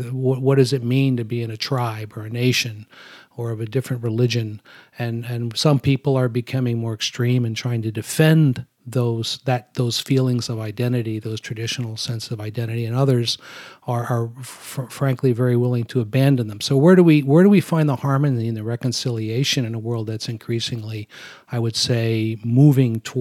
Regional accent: United States; put Ukraine, frankly, in a horrible situation is really troubling for me as an American.

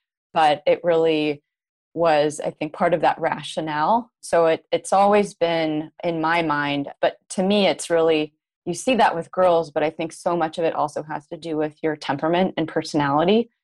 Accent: Palo Alto, California, United States; I actually grew up in Palo Alto. And so growing up in the heart of Silicon Valley

